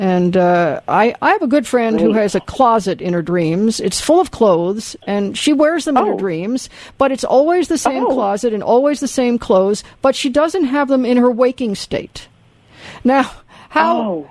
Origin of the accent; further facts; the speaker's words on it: Los Angeles, California, United States; Yeah, I grew up in Los Angeles, and we had, you know, erratic traffic at any time.